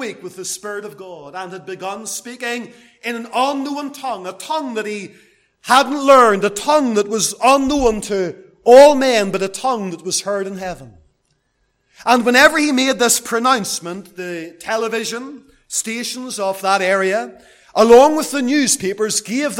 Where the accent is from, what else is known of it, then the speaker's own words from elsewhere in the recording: Lisburn, Northern Ireland, United Kingdom; I remember growing up in Lisburn, and there were certain churches around the town